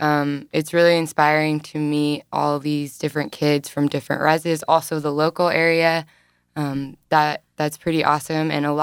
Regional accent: Rincon, California, United States; I'm from a couple of different local Luseño places. So Rincon, my grandma is from La Jolla

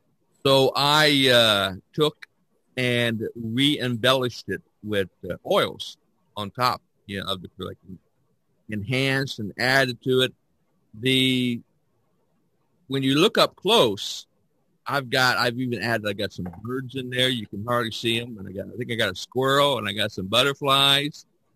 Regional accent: Indiana, United States; I grew up in Indiana and the cardinals, the red cardinals are our state bird.

